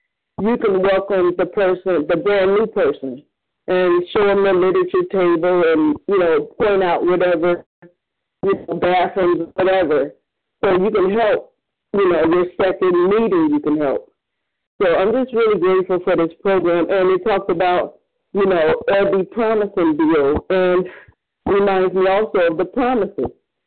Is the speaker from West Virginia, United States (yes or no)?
no; Cleveland, Ohio, United States